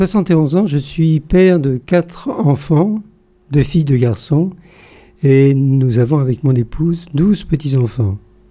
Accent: Paris, Île-de-France, France; Je suis a priori breton, mais je suis né à Paris. Je suis né à Paris, hier Montparnasse, qui a été vraiment mon centre d'intérêt, puisque j'y suis baptisé, puis j'y ferai mes études secondaires

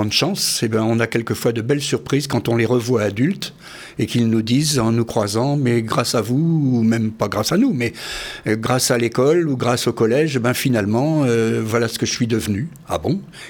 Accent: Brittany, France; je suis natif de ce pays-là, de La Rochefoffée, mais j'ai des acquaintances familiales à Brocéliande et à Paimpont même, d'une part, et puis d'autre part, je vis depuis 45 ans dans le pays des Vallons de Vilaine.

